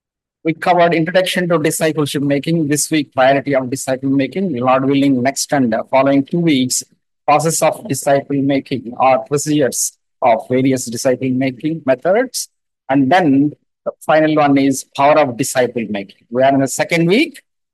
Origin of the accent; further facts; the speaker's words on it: India; first language Telugu; English is a second language; Even I was referring my mother tongue Telugu Bible.